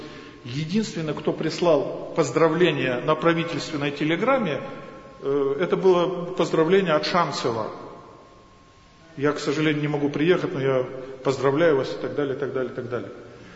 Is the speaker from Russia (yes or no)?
no; Lithuania; Russian is a second language; Я ж литовец, я ж знаю, почему католики так молятся, да?